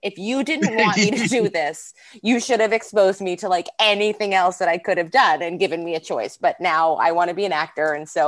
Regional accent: Manhattan, New York, United States; now in Los Angeles, United States; Born and raised in Manhattan, and then I've lived in LA now for long enough that I probably can't still claim to be like a New Yorker, but I am, and I'll never let it go.

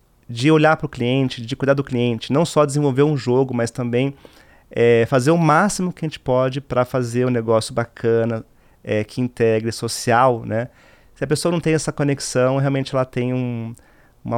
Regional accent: São Paulo, Brazil; Eu vim da Vila Emerson, leste de São Paulo, né? Era garotinho, pobre, não tinha muito acesso a consoles.

